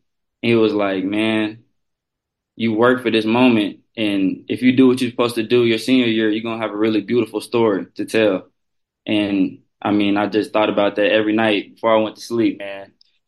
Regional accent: Nashville, Tennessee, United States; I'm from Nashville. I might as well go to Florida.

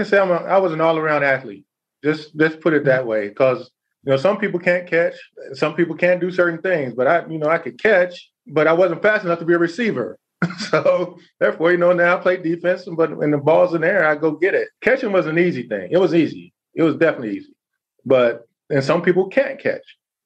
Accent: Texas, United States; Man, I grew up in Texas, man. So with that being said, you know, we're born with footballs in our hands down there.

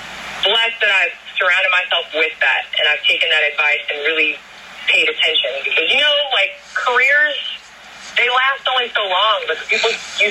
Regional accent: Chicago, Illinois, United States; it's really home, and I am a Chicagoan always. I cheer for Chicago sports, and that's how it always will be.

